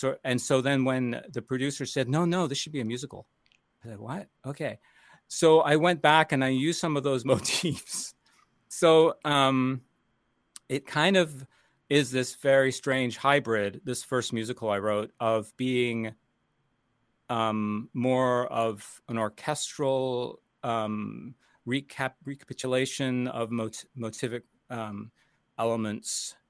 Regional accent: Canada; also born or lived in United States; I started in Canada. I'm Canadian and American

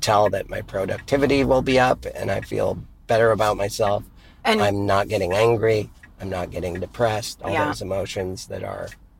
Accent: Missoula, Montana, United States; From the roundabouts of my hometown of Missoula, there was a corner where many people were hit on bicycles.

